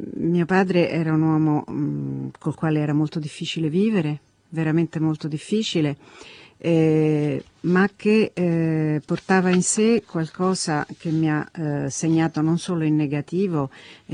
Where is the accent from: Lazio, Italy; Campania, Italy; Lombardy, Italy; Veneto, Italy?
Lazio, Italy; Rome; also born or lived in France / Switzerland; io sono cresciuta nel bilinguismo, sono nata qui a Roma, però i miei genitori ci avevano messo mio fratello ed io alla scuola francese, per cui praticamente abbiamo imparato insieme il francese e l'italiano. Poi sono andata a vivere prima in Francia, poi in Svizzera